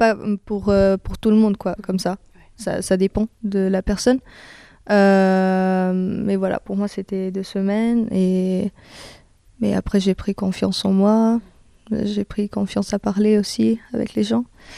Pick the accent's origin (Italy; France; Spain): Italy; French is a second language; j'ai 20 ans et je suis italienne.